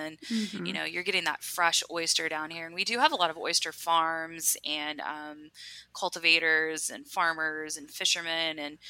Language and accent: English; West Virginia, United States; Yeah, I'm originally from West Virginia, and we moved down here, and I'd never ate oysters.